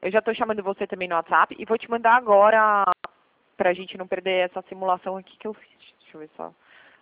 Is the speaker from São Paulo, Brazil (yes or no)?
yes; Limeira, São Paulo, Brazil; Sou de Limeira.